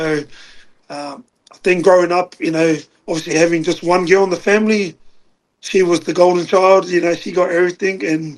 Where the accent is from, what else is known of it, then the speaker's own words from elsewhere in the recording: Pomare, Wellington, New Zealand; I was born in New Zealand in Lower Heart Hospital, and then I sort of grew up in a little area called Pumare. You know, it was pretty rough, man, full of mobs.